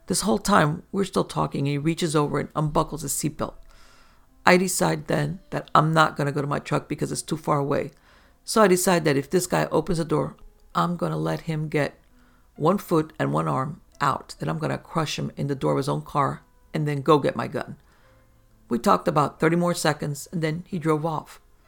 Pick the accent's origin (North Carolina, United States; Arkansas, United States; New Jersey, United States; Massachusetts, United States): Arkansas, United States; When I was a kid growing up in Arkansas, from time to time we used to go to the farm. The farm is about 150 acres of land owned by my grandparents in rural Arkansas.